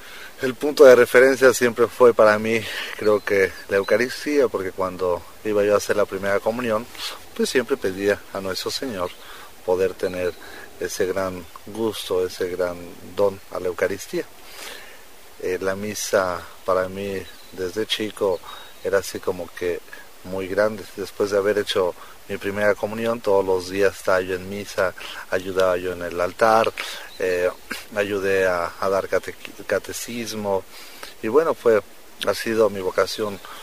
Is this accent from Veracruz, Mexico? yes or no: no; Toluca, State of Mexico, Mexico; born there; Soy mexicano, nací en la ciudad de Toluca, Estado de México.